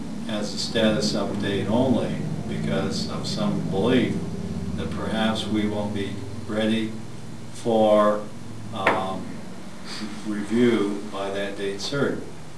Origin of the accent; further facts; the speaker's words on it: Idaho, United States; I'm an upstart from Idaho of all places